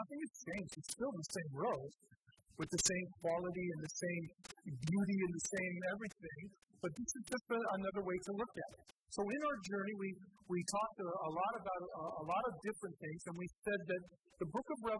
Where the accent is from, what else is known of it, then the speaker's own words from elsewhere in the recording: United States; I have always approached it from my mindset as an American